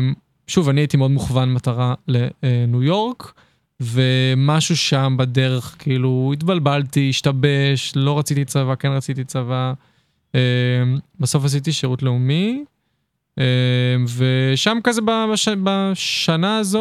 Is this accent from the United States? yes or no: no; Ramat Gan, Tel Aviv District, Israel; אני מרמת גן במקור, מקום קצת אפור, אבל מספיק קרוב לתל אביב.